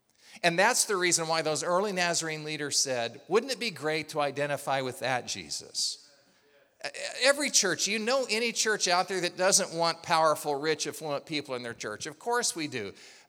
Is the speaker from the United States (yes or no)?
yes; Bethany, Oklahoma, United States; Now, I was born in Oklahoma. I know you can't tell by my accent, but I was born and raised in Bethany, Oklahoma